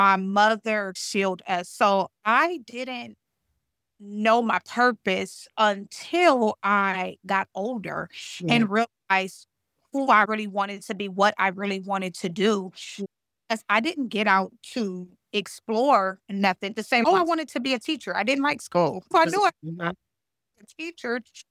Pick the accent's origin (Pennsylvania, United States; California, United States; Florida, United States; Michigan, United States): California, United States; Inglewood; And so I grew up in Inglewood. And yeah, Inglewood, California.